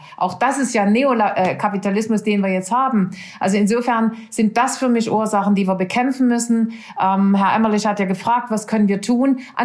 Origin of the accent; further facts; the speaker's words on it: Nordhausen, Thuringia, Germany; born there; Ja, Nordhausen ist wirklich nur mein Geburtsort.